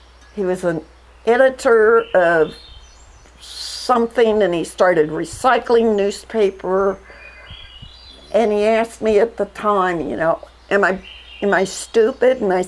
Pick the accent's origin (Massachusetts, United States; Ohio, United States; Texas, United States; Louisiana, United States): Ohio, United States; Marion; About John and I grew up in Marion, Ohio, which is an hour or so north of Columbus.